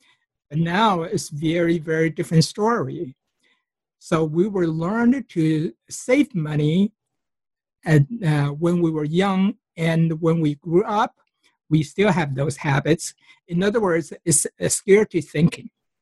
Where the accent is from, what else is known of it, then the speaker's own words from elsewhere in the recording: Taiwan; now in United States; I came from Taiwan, and that time I still remember we were very, very poor.